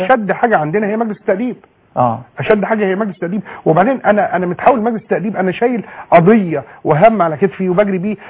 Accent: Egypt; واحنا في مصر واحنا ضباط مصريين ونفخر ان احنا نكون مصريين

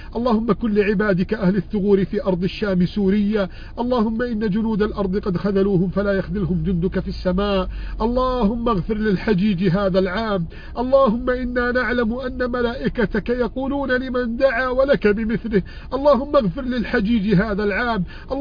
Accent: Egypt; بلدنا بلادنا مصر

